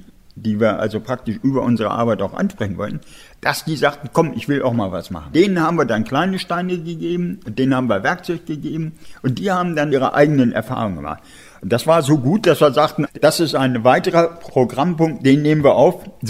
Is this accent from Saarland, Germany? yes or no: no; Bad Eckenstedt, Lower Saxony, Germany; also born or lived in Hameln; Ja, ich bin also in Hameln geboren, in Bad Eckenstedt aufgewachsen.